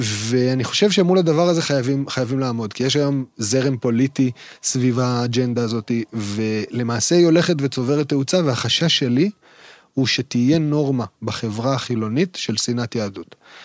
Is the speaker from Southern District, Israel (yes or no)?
no; Kfar Vradim, Northern District, Israel; נולדתי בגליל, בין הגליל גדלתי בגליל